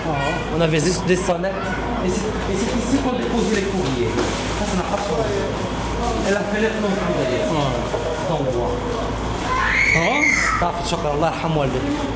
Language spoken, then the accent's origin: French; Morocco; Ah, moi, je suis marocain.